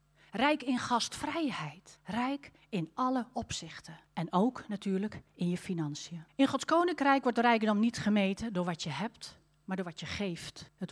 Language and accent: Dutch; Limburg, Netherlands; Het was in Roermond. Ik kom uit Limburg. Dus dat was eigenlijk zo'n beetje 3 landen bij elkaar.